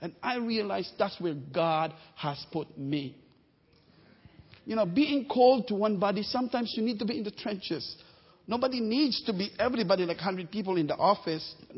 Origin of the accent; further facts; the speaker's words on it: Philippines; You know, sometimes because Filipinos are so, they're just like really on the fringes. We want to keep quiet. We don't want to be involved. Just leave us alone. That's the culture.